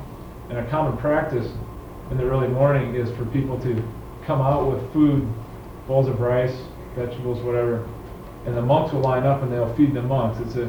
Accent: United States; Being an American, I automatically had money, which put me on a fairly high status level.

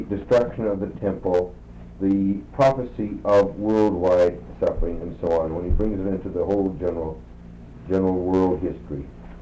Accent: Brooklyn, New York, United States; I'm from Brooklyn. It won't be the same.

